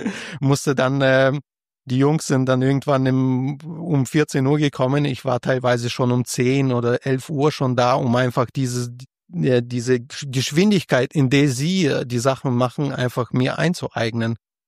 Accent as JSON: {"language": "German", "town": "Fürth", "region": "Bavaria", "country": "Germany", "said": "Ich komme ja ursprünglich aus Fürth. Und meine Eltern wohl eben immer noch dort."}